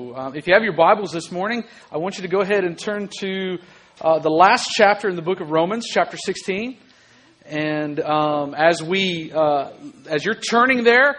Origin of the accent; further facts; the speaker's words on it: Alexander City, Alabama, United States; born there; I grew up in a lot of different places, but most of my life, I was actually born in Alexander City, Alabama.